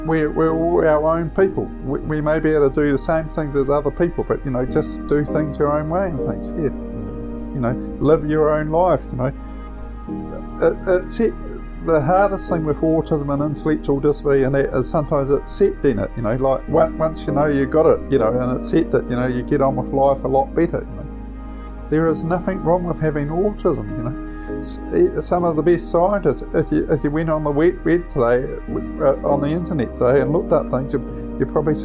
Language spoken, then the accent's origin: English; Nelson, New Zealand; also born or lived in Lower Hutt / Palmerston North; my family moved to Palmerston North probably about 1964 or 65, and I went to kindergarten and went to primary school briefly. I went to a school called Central Normal School in Palmerston North, and then we moved to Nelson in 1969